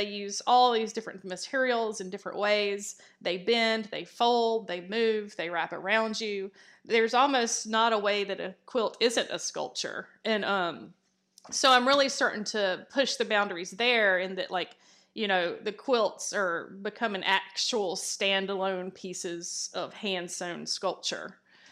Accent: Columbus, Georgia, United States; I grew up in Columbus, Georgia, which is Fort Benning.

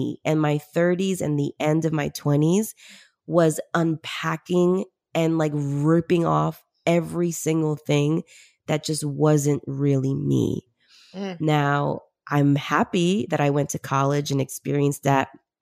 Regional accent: Peru; moved away; but I came from Peru originally in the 90s. We migrated here.

